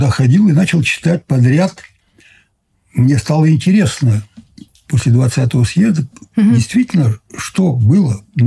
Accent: Sverdlovsk Oblast, Russia; born there; moved away; С Урала. Я родился под Свердловском.

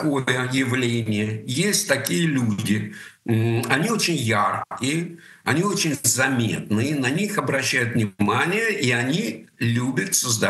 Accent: Russia; now in Berlin, Germany; Ну, потому что я русский, я россиянин, я люблю свою страну, и при первой же возможности я туда вернусь. И Россия моя страна, я не собираюсь от нее отказываться.

